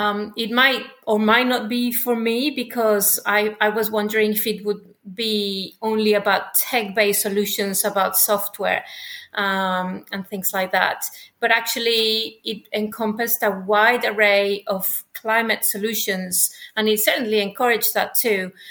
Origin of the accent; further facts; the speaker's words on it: Mexico; I am originally from Mexico, and growing up, I could never normalize the enormous, social inequality there, really.